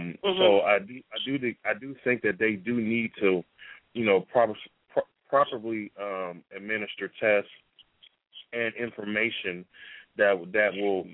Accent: Chicago, Illinois, United States; I know when I was growing up in Chicago, you know, in Illinois, I remember those standardized tests.

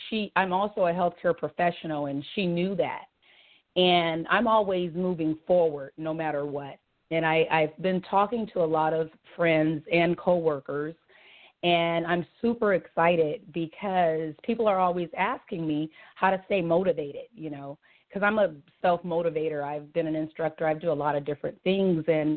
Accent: Oakland, California, United States; from Oakland, California.

